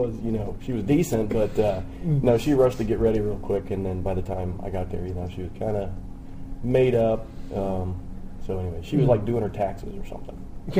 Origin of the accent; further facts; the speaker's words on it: Ohio, United States; Born and raised and hardly ever left. Well, actually, I've left a lot, but in Ohio.